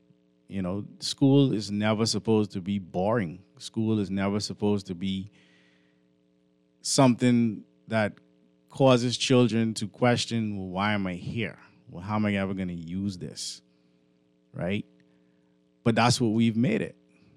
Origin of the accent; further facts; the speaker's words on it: Bahamas; I'm just saying it's for the British. We're not British. And moving the B from in the front of GCSE doesn't make it Bahamian.